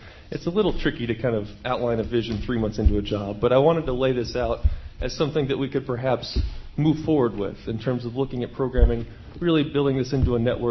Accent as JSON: {"language": "English", "region": "West Virginia", "country": "United States", "tie": "born or raised there", "said": "I grew up in West Virginia, which is about 400 miles from the nearest Pacifica station where I grew up."}